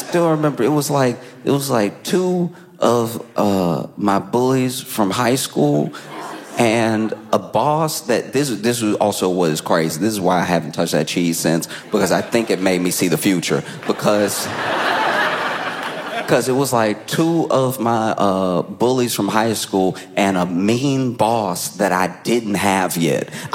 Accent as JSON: {"language": "English", "region": "Louisiana", "country": "United States", "tie": "born or raised there", "said": "I grew up in Louisiana. I grew up around a lot of, like, Cajun food, a lot of, like, you know, like, jambalaya, gumbo-type stuff, but I had never had this."}